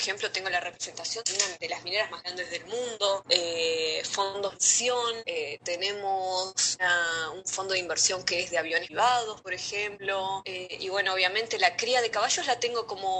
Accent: Argentina; now in Dubai, United Arab Emirates; Soy la primera argentina en estar dentro de un consejo o asociación emiratí en los Emiratos Árabes.

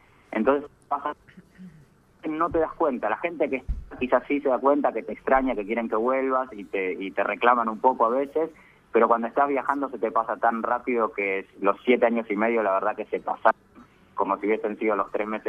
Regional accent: Buenos Aires, Argentina; moved away as an adult; now in New Zealand; Nosotros somos los dos de Buenos Aires.

